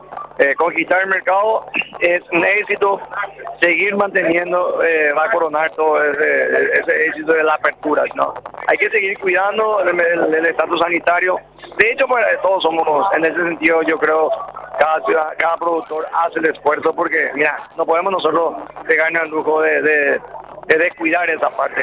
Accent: Paraguay; Hoy celebramos todos como paraguayos, ¿verdad?

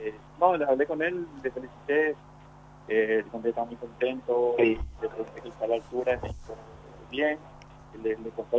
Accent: Fernando de la Mora, Central, Paraguay; Yo soy de Fernando Lamora.

